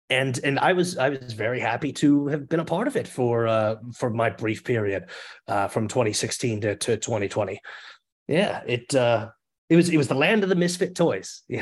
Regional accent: Baltimore, Maryland, United States; now in Philadelphia, United States; just happened upon professional wrestling as a thing when I moved to Philadelphia. I'm originally from Baltimore

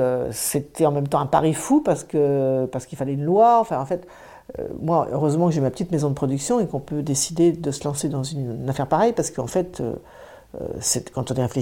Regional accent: Nouvelle-Aquitaine, France; Alors, je choisis Mauléon parce que je suis originaire des Deux-Sèvres.

